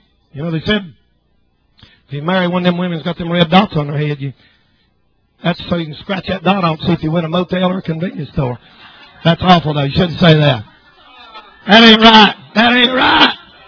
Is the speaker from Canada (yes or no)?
no; the South, United States; I don't want nobody judging me just because I'm from the South and I'm white.